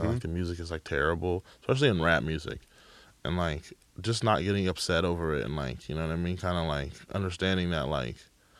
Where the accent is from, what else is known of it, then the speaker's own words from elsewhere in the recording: California, United States; I grew up in the Bay Area.